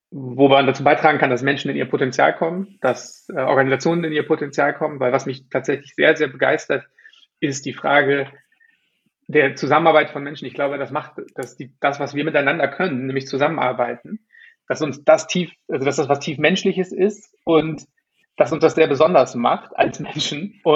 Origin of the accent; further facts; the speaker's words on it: Bremen, Germany; Ich bin als erstes mal in Bremen geboren und groß geworden